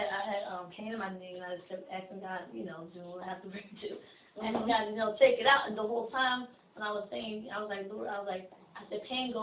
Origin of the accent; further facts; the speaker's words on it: Winnebago, United States; I'm from Winnebago.